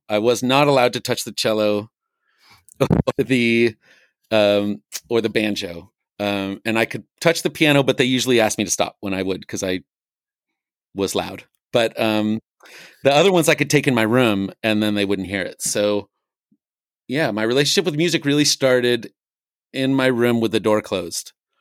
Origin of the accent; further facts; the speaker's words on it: Menlo Park, California, United States; I grew up on Lorelei Lane right off of Marsh Road in Menlo Park. And we had these train tracks behind my house in Menlo Park